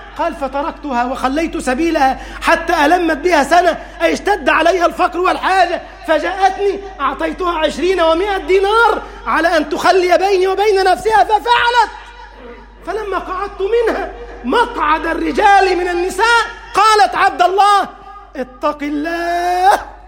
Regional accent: Egypt; اللهم اجعل بلدنا مصر أمنا أمانا، سخاء رخاء

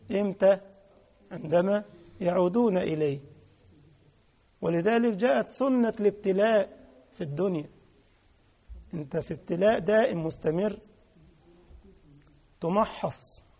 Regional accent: Egypt; مش عندكم انتوا الكنكة دي، انتوا عالم يا عم الحاج، شغالين بالغليات دلوقتي والكهرباء الكتريك، انما احنا عندنا في الريف حاجة اسمها الكنكة

